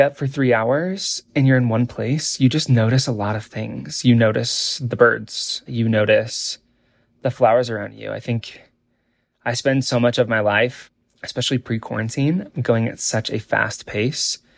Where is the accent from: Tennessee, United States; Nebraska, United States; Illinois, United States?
Nebraska, United States; Yeah, growing up in Nebraska, I had nature all around me. I lived my life at my grandma's farm and in my backyard.